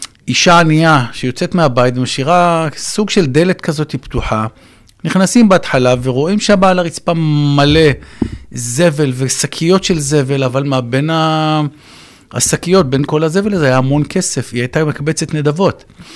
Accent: Jerusalem, Jerusalem District, Israel; אז גדלתי בירושלים, בשכונת נחלאות, עם ההורים שלי, ועם הסבתא באותה דירה

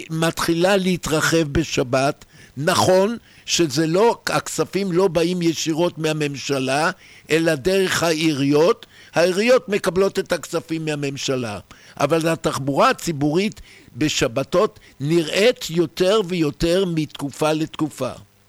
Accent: Tel Aviv, Tel Aviv District, Israel; אני זוכר, אני תל אביבי, אני זוכר שבשנות ה-50 הייתי ילד בן 5-7

